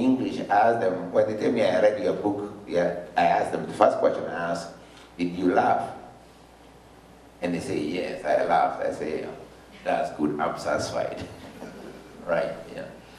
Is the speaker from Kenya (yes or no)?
yes; Limuru, Kiambu County, Kenya; born there; I was born in Limuru, I did not apply to be born in Limuru, that's my starting point.